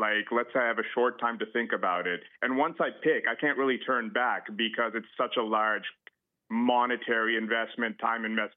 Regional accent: Canada; also born or lived in Europe; Right now I'm in Canada. I'm from Canada. I used to live in Europe, but now I'm back in Canada.

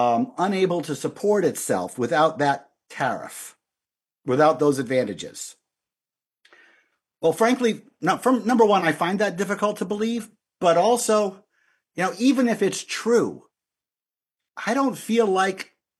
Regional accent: United States; now in Canada; I live in Canada. I'm an American, and you know, I'm not just an American, like you said.

